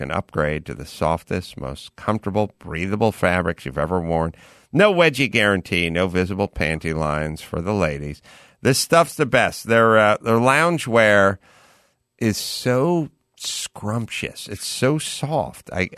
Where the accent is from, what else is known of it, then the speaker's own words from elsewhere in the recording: California, United States; we're not basement experts because we're from SoCal